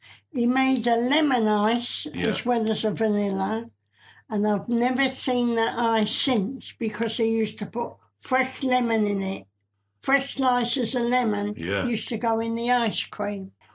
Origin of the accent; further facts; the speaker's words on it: Clerkenwell, London, United Kingdom; born there; No, I was born in Clerkenwell.